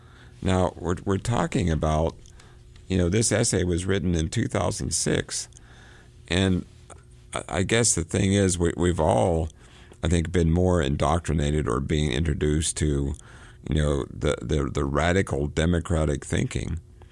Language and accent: English; Pennsylvania, United States; there was a special meal that we had growing up as Irish. It was called pot pie, and you can only find the recipe for that in Western Pennsylvania where the Irish were.